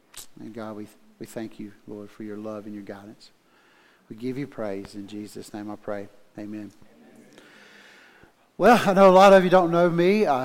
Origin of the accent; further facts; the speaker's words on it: United States; well, I'm from Oconee County